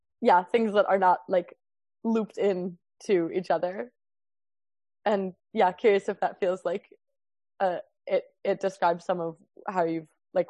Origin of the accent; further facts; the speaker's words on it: Chicago, Illinois, United States; I'm like Jewish and I'm white and I'm from Chicago